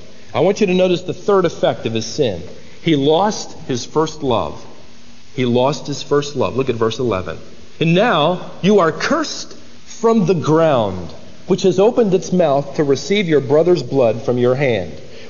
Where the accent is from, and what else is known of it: Worthington, Minnesota, United States; born there